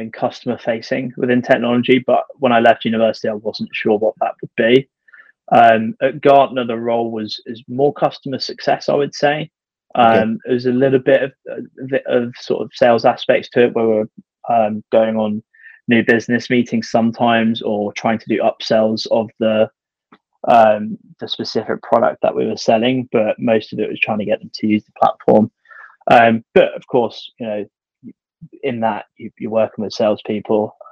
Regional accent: Windsor, South East England, United Kingdom; now in London, United Kingdom; So I grew up in Windsor, lovely part of the world. Nice big great park to do long walks in. Moved to London basically as soon as I possibly could.

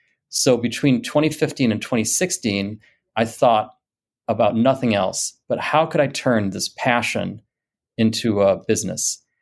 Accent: St. Paul, Minnesota, United States; I grew up in St. Paul, Minnesota, and I was just not a good, I was that kid who could not sit still

